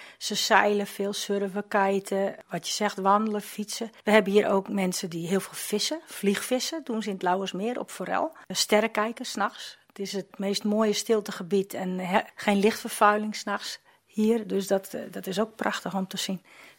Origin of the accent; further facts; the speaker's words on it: Workum, Friesland, Netherlands; born there; also born or lived in Deersum; Nee, ik ben wel Friesin. Ik ben in Workum geboren. Ik heb 37 jaar in Deersum gewoond.